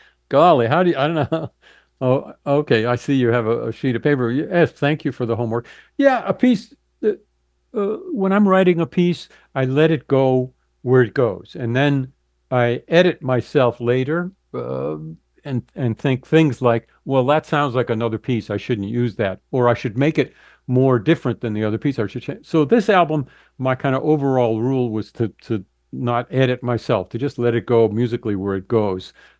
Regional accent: Boston, Massachusetts, United States; accent: Boston; it starts off with me just kind of yelling "rock, rock hard," back with my Boston accent.

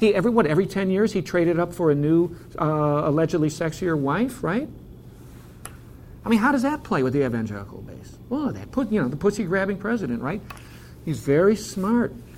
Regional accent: Iowa, United States; I'm not surprised by it because I'm from Iowa, so I see the candidates all the time

